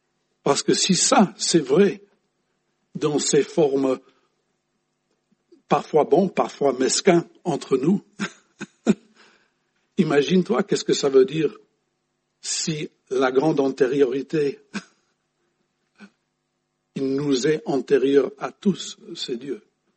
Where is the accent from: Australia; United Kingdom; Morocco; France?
United Kingdom; England; French is a second language; dans ma jeunesse en Angleterre